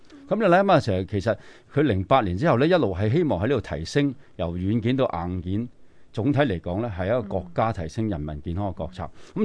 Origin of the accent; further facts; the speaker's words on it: China; 作为中国人系要留意一下